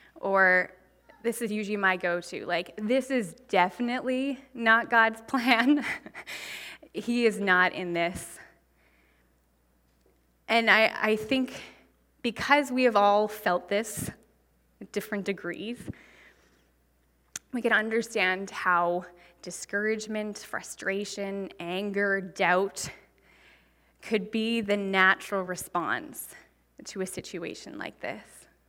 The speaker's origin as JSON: {"language": "English", "town": "Victoria", "region": "British Columbia", "country": "Canada", "tie": "born or raised there", "said": "Because I was born and raised in Canada. I live in Victoria."}